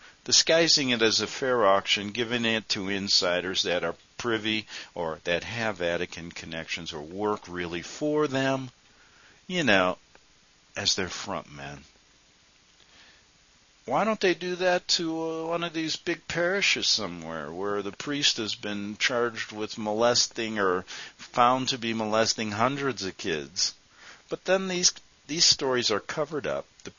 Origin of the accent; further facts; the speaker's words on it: Chicago, Illinois, United States; Now, I remember one in Chicago, my hometown.